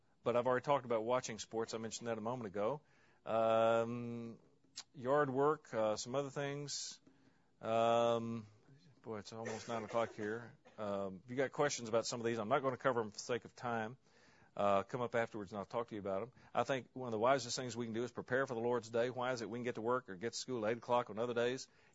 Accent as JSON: {"language": "English", "town": "Osceola", "region": "Arkansas", "country": "United States", "tie": "born or raised there", "said": "I grew up in Osceola, Arkansas, which is a little county seat town about 45 minutes north of Memphis, right on the Mississippi River."}